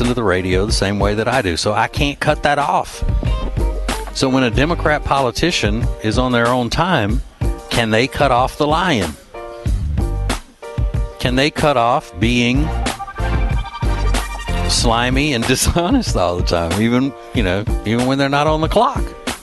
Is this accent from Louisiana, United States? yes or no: yes; Louisiana, United States; I grew up in Louisiana, so you don't grow up in Louisiana and not come out of there knowing how to cook.